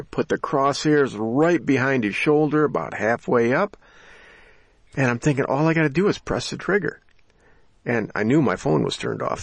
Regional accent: Barry County, United States; I'm from Barry County, so that's okay. I mean, grew up on roadkill.

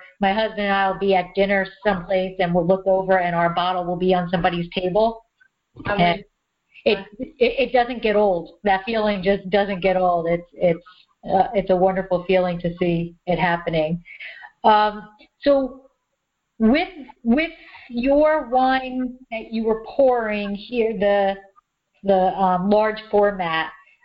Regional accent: New Jersey, United States; So I'm from New Jersey.

